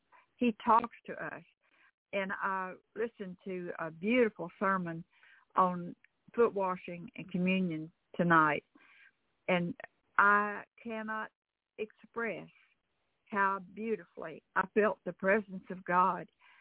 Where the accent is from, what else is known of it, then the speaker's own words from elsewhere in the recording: the South, United States; because I was young and I was from the South, it seemed like I became a target.